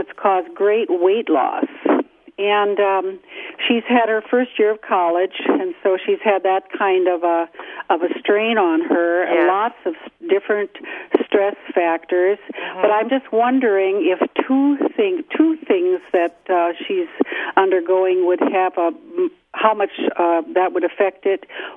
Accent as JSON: {"language": "English", "region": "Minnesota", "country": "United States", "said": "kind of like being that I'm from Minnesota, kind of like being a Green Bay fan in Virgin territory here."}